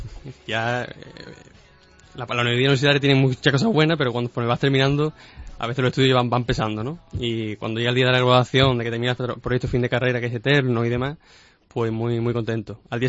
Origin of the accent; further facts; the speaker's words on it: Andalusia, Spain; Como bien sabéis, soy de Guadalhorce y agricultor